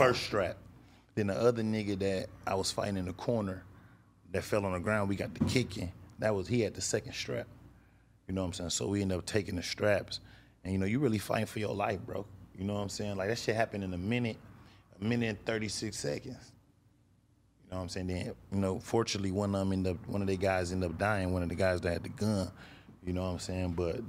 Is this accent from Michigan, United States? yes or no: yes; Grand Rapids, Michigan, United States; Some people like, where you from? Detroit? And no, I'm from Grand Rapids.